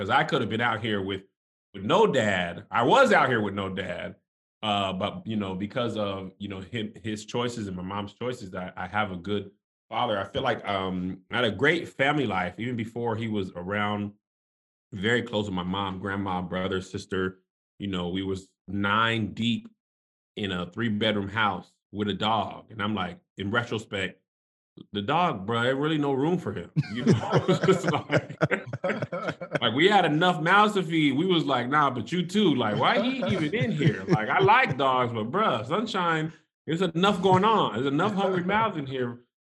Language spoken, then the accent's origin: English; El Paso, Texas, United States; born there; So I'm a military brat. I was born in El Paso, Texas.